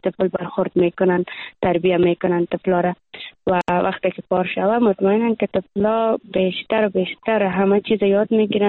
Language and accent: Persian; Afghanistan; چون ما دختران افغان هستیم